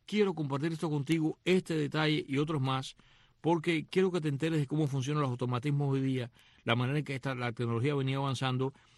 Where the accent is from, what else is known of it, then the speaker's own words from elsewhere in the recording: Cuba; Después de haber visto en mi época de niño en Cuba, el saguaro.